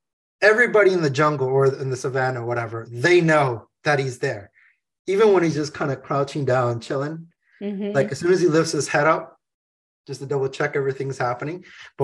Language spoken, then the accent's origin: English; California, United States; It's just a lot of nostalgia of how I grew up in Southern California.